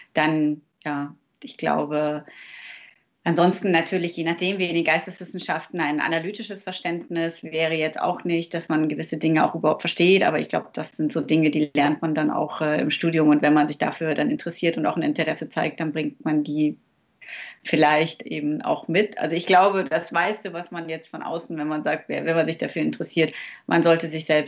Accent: Munich, Bavaria, Germany; born there; now in Stuttgart, Germany; ich bin gebürtige Münchnerin. Ich komme nicht ursprünglich aus Stuttgart.

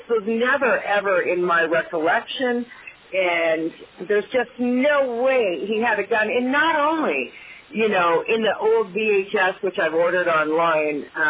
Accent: Canada; when I grew up in Canada, The Wizard of Oz came on TV once a year. I mean, we only had back then like 3 TV stations, and one of them was in French.

